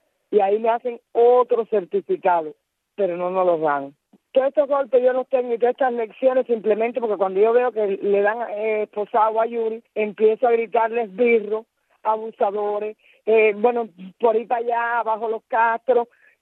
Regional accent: Cuba; porque es que yo soy cubana

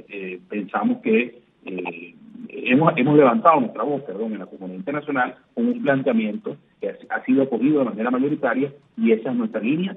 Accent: Venezuela; como venezolanos

